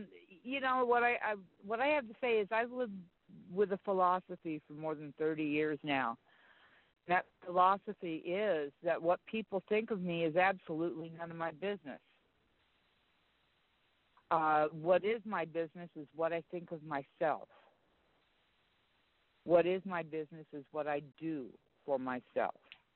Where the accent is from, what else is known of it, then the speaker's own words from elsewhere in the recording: Los Angeles, California, United States; I'm originally from Los Angeles, and I was around during Charles Manson.